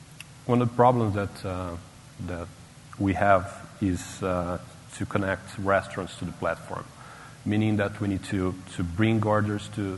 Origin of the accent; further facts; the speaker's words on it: Brazil; So I come from Brazil.